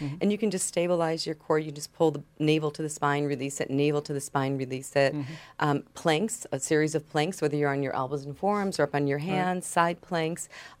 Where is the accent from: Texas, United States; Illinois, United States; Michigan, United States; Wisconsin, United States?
Illinois, United States; Chicago; growing up in Chicago, you have the ice.